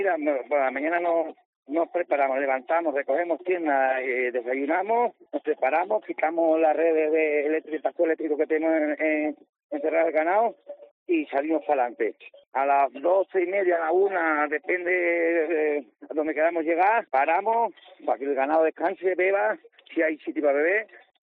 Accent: Huertas de Ánimas, Extremadura, Spain; por querer también pasar por mi pueblo por Huertas de Ánimas, que pasamos, nos debíamos 2 días, perdimos 2 días, pero mereció la pena, porque nos recibieron, la verdad, muy bien la gente del pueblo.

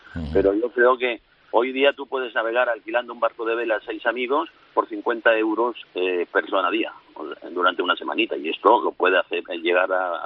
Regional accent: Catalonia, Spain; Una imagen que no me gusta nada, como catalán no me gusta nada.

